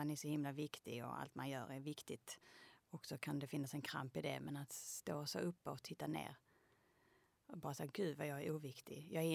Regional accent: Mölle, Skåne, Sweden; jag är uppvuxen i Mölle.

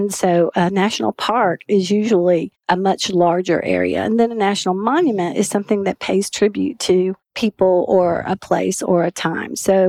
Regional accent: Macon, Georgia, United States; So I'm from Macon

